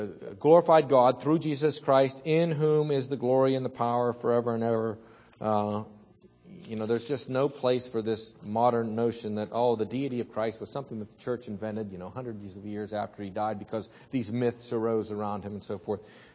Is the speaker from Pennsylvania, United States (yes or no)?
yes; Pittsburgh, Pennsylvania, United States; accent: Pittsburgh English; I know I'm Pittsburgh English, so it's always going to be bad.